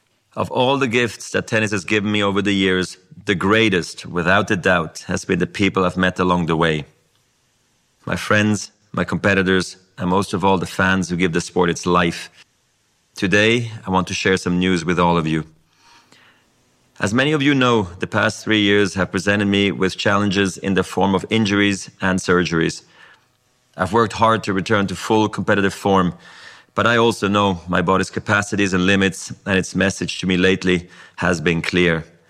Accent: Basel, Basel-Stadt, Switzerland; English is a second language; I was a ball kid in my hometown of Basel.

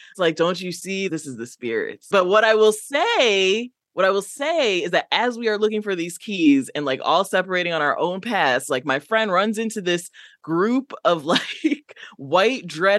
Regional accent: Midwest, United States; And I'm from the Midwest, so I knew a bit about camping

